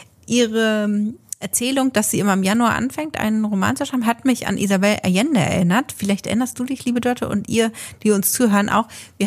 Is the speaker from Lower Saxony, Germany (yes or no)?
yes; Lower Saxony, Germany; ich als Ostfriesin kann mich natürlich super gut damit identifizieren.